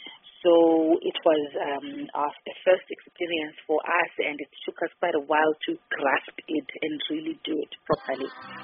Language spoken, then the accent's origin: English; Bulawayo, Zimbabwe; English is a second language; We come all the way from Zimbabwe in Bulawayo.